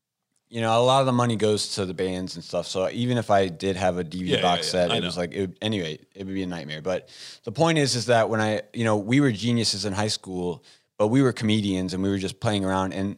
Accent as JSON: {"language": "English", "town": "St. Louis", "region": "Missouri", "country": "United States", "said": "here I am, like, I come from St. Louis"}